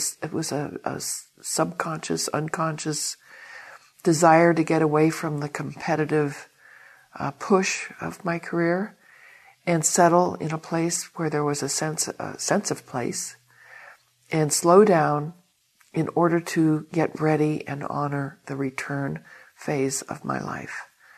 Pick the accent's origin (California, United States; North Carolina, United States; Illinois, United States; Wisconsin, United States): California, United States; I was born in California. I'm from California, which certainly informed my life in many subtle ways that surprise me, especially now that I'm not living there.